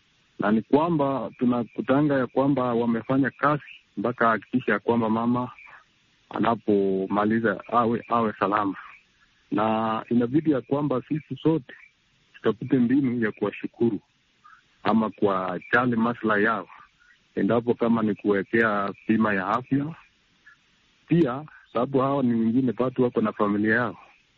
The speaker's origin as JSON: {"language": "Swahili", "town": "Eldoret", "region": "Uasin Gishu County", "country": "Kenya", "said": "natoka mji wa Eldoret nchini Kenya."}